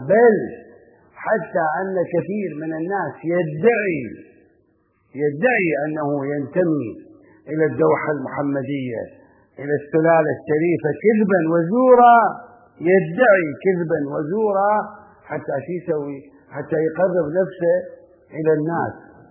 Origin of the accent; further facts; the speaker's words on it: Karbala, Karbala Governorate, Iraq; كان عندنا في كربلاء بالمناسبة، كان عندنا في كربلاء